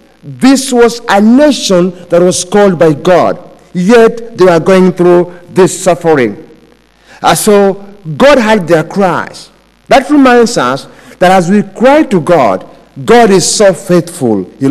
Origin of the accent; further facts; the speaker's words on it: Kenya; now in England; And also in Kenya, we know more about the English Premier League than our local league.